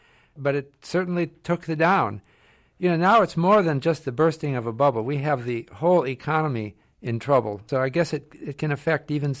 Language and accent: English; Detroit, Michigan, United States; I come from Detroit, and I kind of have a feeling for that city.